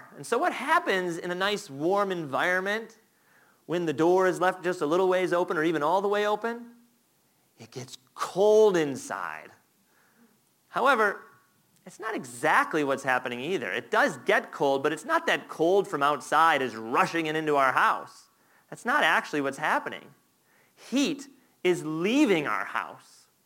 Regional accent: Florida, United States; born there; I think I was born in Florida because, you know, I just like it really warm.

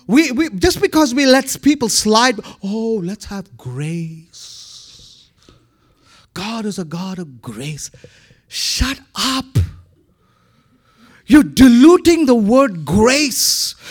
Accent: India; Of course, I'm Indian. I'm very soulish, so I'm very emotional.

